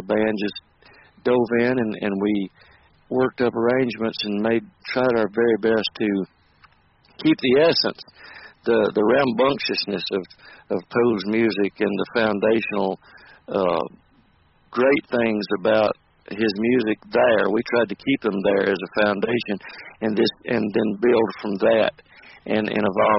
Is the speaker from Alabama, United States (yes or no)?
yes; Cullman, Alabama, United States; Well, I was born in 1961, and I was born in North Alabama, Cullman, Alabama, and I live here right across the road from where I was raised. So I've been here all my life.